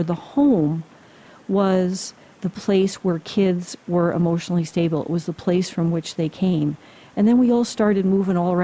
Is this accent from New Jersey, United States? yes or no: yes; New Jersey, United States; like when I grew up in Jersey, for example, lots of the neighborhoods, like I had lots of friends who were Italians